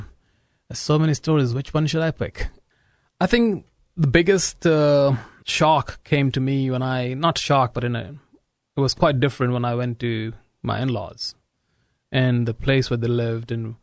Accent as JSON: {"language": "English", "town": "Lucknow", "region": "Uttar Pradesh", "country": "India", "moved": "as an adult", "said": "So I came from Lucknow, which is a city of 3 million, now 4 million maybe people."}